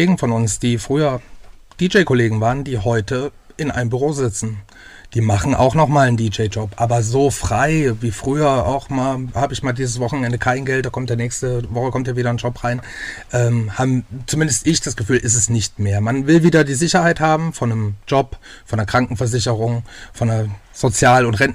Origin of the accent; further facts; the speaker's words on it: Mainz, Rhineland-Palatinate, Germany; also born or lived in Altenburg; 40 Jahre alt, aus Mainz. Geboren in Altenburg in Thüringen, aber auch schon sehr, sehr lange in Rheinland-Pfalz, seit 1990.